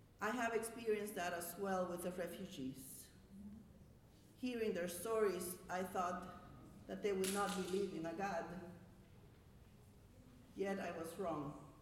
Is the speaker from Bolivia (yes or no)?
yes; Bolivia; I used to be black and white when I came from Bolivia. I wasn't Lutheran in Bolivia, so I came from a church that was very black and white.